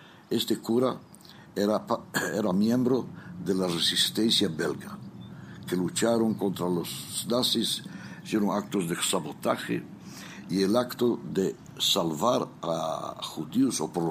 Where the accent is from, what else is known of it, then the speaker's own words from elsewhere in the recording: Israel; vengo de Israel, superviviente del Holocausto, y esta semana en misión acá en Madrid